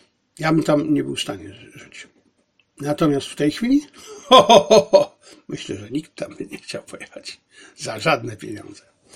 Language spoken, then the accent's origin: Polish; Silesian Voivodeship, Poland; Ja byłem i jestem Ślązakiem, więc ja lubię porządek.